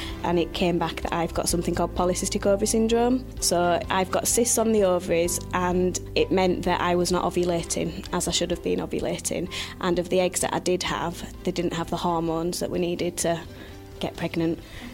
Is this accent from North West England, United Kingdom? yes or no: no; Leeds, Yorkshire and the Humber, United Kingdom; So we're both from Leeds.